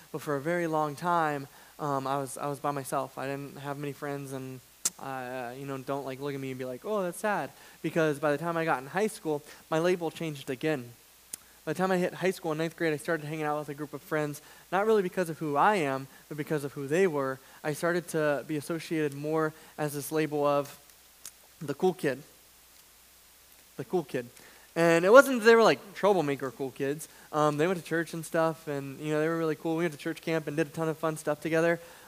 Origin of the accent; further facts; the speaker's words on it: Missouri, United States; I grew up in Missouri, and so the sport of the state in Missouri is baseball.